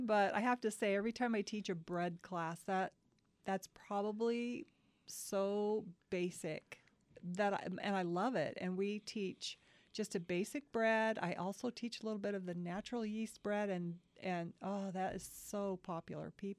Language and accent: English; Tucson, Arizona, United States; grew up in Tucson. I went to Palo Verde, and then I went to school here in the Valley.